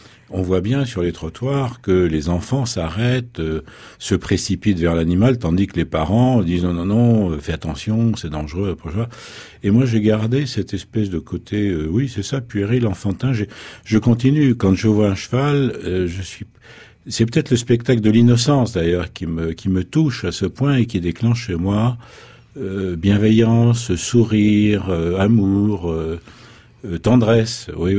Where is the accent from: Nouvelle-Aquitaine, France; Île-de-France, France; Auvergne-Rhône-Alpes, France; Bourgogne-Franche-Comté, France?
Île-de-France, France; Paris; Mais enfin, non, je suis né à Paris, j'ai grandi à Paris